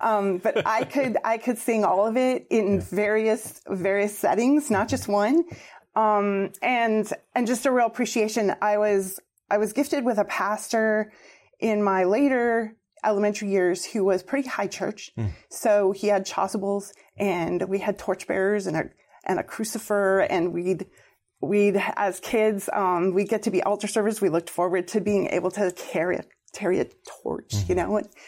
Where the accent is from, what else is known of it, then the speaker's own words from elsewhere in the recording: Michigan, United States; I grew up in Keweenaw County, which is the very top of Upper Michigan.